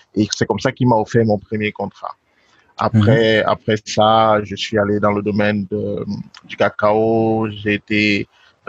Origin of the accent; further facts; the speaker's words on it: West, Cameroon; also born or lived in Douala; parce que je suis de l'ouest du Cameroun et à l'ouest il fait froid, je suis né à Douala, il fait chaud.